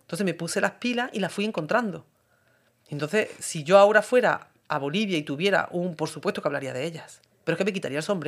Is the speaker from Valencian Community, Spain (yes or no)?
no; Montalbán de Córdoba, Andalusia, Spain; Yo soy de pueblo, de Montalbán de Córdoba, y a mí me gustaría darle muchísimo más a mi pueblo